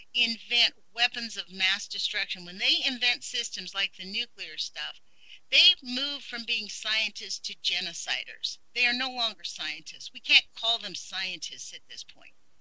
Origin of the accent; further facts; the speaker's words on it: Los Angeles, California, United States; moved away as an adult; now in Oregon, United States; I come from Los Angeles. I'd never actually eaten a plant off of a tree before I came to Oregon.